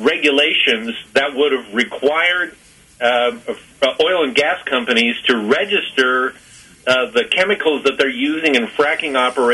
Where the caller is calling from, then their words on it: Overland Park, Kansas, United States; I'm calling from Overland Park